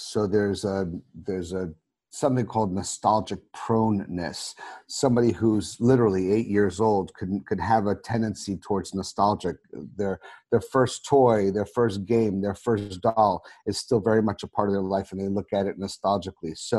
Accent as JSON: {"language": "English", "town": "Long Island", "region": "New York", "country": "United States", "tie": "born or raised there", "said": "And I grew up in Long Island, but my folks were divorced when I was young, and my dad was in the city. So I would split my time between the city and Long Island."}